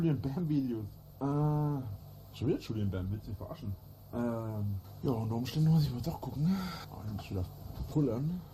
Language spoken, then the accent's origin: German; Bavaria, Germany; Ich bin in Franken aufgewachsen. Bin ein Mittelfranke.